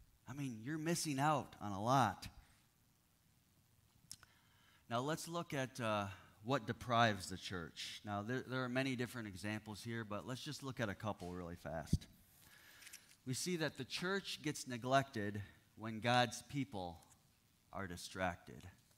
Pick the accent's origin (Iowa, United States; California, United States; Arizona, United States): Iowa, United States; But growing up in Northeast Iowa, where there used to be a farm every half mile